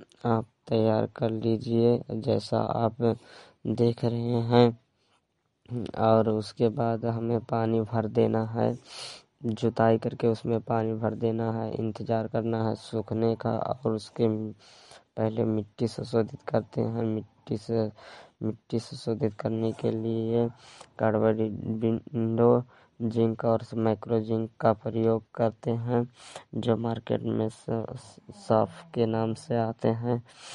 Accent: Uttar Pradesh, India; मैं स्वार्थगढ़ सिद्धार्थ नगर से हूँ।

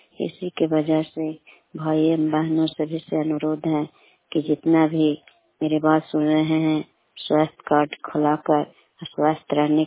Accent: Mahanpur, Bihar, India; ग्राम महानपुर है, नालंदा जिला के निवासी हूँ, दामोदरपुर पंचायत पड़ता है।

